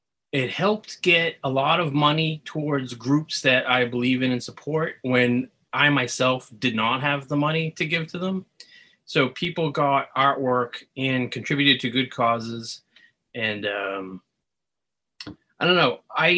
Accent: Haverhill, Massachusetts, United States; But I feel like growing up in Haverhill, I always wanted to go to Boston. And then once I was in Boston, I was like, I kind of want to go to New York.

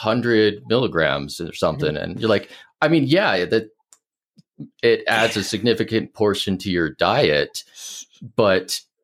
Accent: Canada; I say that as a Canadian

